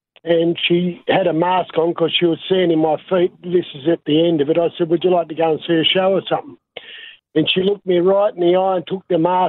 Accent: Sydney, New South Wales, Australia; Now, I live out at Mill Merrin, but I grew up in Sydney.

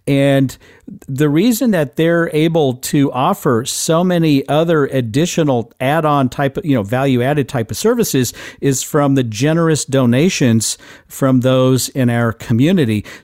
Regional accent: Midwest, United States; can you tell I'm a Midwesterner? I think that's a Midwest thing.

